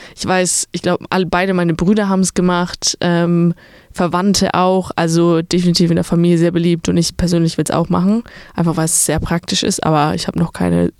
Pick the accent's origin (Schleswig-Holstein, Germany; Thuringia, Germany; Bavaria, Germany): Bavaria, Germany; Ich komme aus Bayern ursprünglich, aus einem ganz kleinen Kaff, so ein Dörfchen.